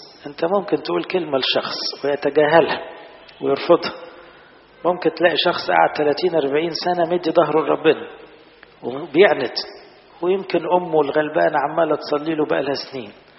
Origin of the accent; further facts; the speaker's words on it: Egypt; في بلاد زي بلدنا مصر مثلا